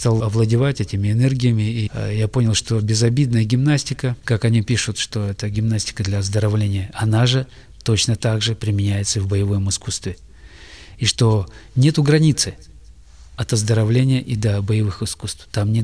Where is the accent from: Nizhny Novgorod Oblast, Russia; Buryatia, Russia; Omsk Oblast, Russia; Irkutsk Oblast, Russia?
Irkutsk Oblast, Russia; Bokhan; also born or lived in Tunka; Я родился в Крыне, в Тунке. И через 3 месяца весной меня увезли в Бохан.